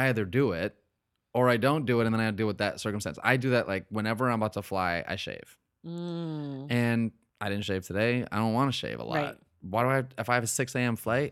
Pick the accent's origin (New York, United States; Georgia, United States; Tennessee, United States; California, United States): New York, United States; now in Boston, United States; Like, okay, well, I guess I grew up in upstate New York.